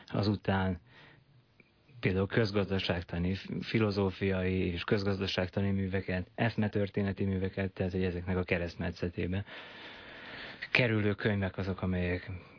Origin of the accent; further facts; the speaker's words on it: Kishegyes, Vojvodina, Serbia; now in Pécs, Hungary; Kishegyeshez, a szülőfalumhoz is elmélyült így a kötődés.